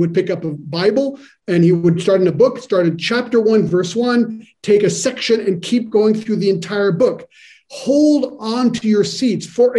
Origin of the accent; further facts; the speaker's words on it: Paris, Île-de-France, France; English is a second language; I've lived in France many years. I was actually born and raised in Paris.